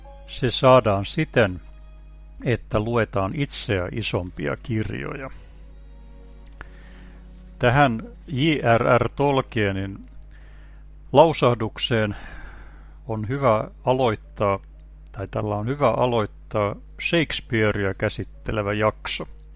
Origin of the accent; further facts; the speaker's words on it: Ulvila, Satakunta, Finland; Olen Ulvilasta opettaja, kulttuuritoimittaja, kirjalliskriitikko ja tuore tietokirjailija.